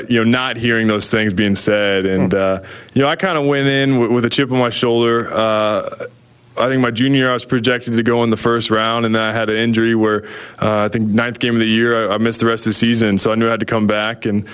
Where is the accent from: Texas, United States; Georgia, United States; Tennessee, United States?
Texas, United States; Dallas; also born or lived in Tampa, Florida; Well, I was born in Tampa, Florida. Lived there until I was five, and then moved to Dallas, Texas. Grew up in Texas.